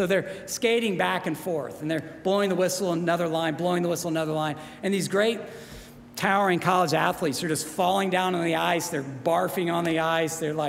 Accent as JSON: {"language": "English", "region": "the South", "country": "United States", "said": "Very honestly, I'm from the South"}